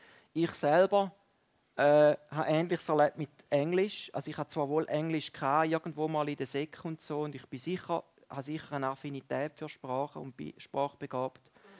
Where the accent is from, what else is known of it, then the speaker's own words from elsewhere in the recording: Valais, Switzerland; nein, ich sei nicht aus Kanada. Ich komme aus dem Wallis.